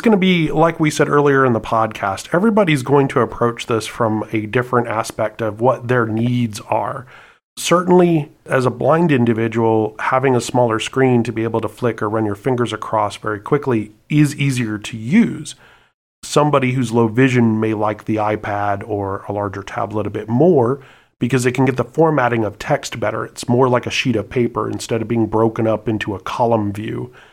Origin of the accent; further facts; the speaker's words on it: Louisiana, United States; as Tyler does in Louisiana, and by the way, my home state